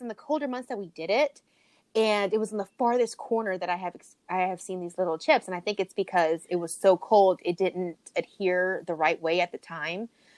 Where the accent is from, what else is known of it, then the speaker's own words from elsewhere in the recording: Puerto Rico; Maybe it's because I'm from Puerto Rico.